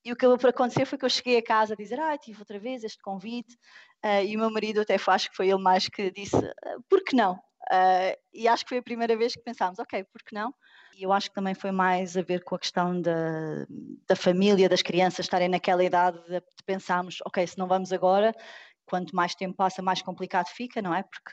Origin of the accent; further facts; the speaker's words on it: Portugal; Portanto, eu sou portuguesa, mãe portuguesa, pai português